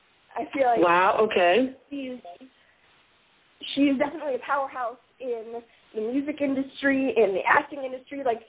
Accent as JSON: {"language": "English", "region": "Minnesota", "country": "United States", "tie": "born there", "said": "Mm-hmm. Yeah, I was born in Minnesota."}